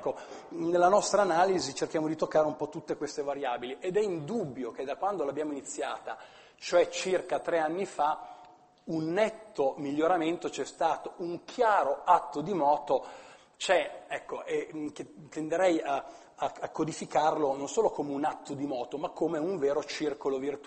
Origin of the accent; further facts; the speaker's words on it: Milan, Lombardy, Italy; come milanese, come universitario, come Politecnico di Milano